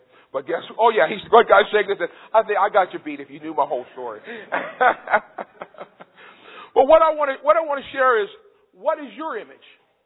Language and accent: English; Belle Vernon, Pennsylvania, United States; I'm originally from Bell Vernon.